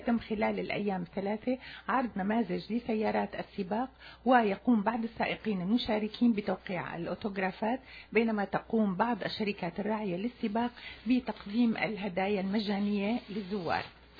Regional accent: Syria; نحن أبناء سوريا

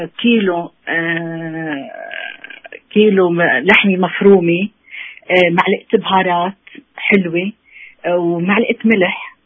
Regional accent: Syria

